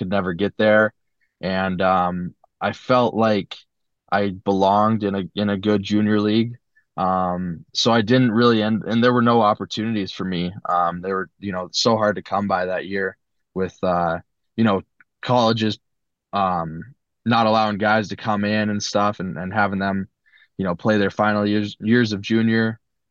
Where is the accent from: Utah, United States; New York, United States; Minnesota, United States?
Utah, United States; Salt Lake City; also born or lived in El Paso, United States / New Mexico, United States; Yeah, I did. Yeah, I was born in El Paso, Texas. My dad was doing hockey there. And we moved around a little bit. I lived in New Mexico, but in 2010, we were in Salt Lake City for good.